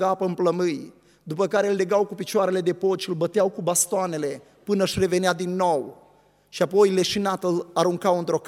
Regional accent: Ukraine; sunt din Ucraina

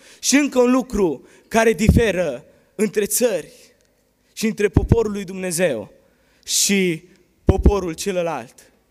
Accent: Romania; Eu vin din România și vorbesc limba română.

